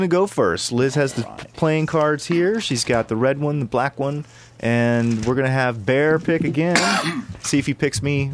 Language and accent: English; Boston, Massachusetts, United States; That's a Boston band. … We're from Boston.